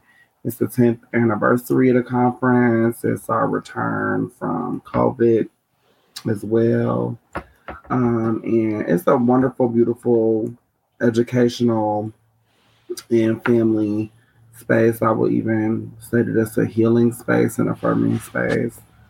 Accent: Milwaukee, Wisconsin, United States; I'm from Milwaukee, Wisconsin. I'm an activist and an advocate.

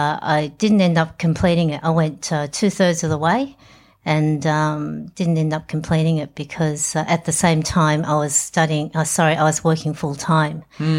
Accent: Northcote, Victoria, Australia; Grew up in Northcote. Spent my childhood in the back streets of Northcote playing in the council paddocks.

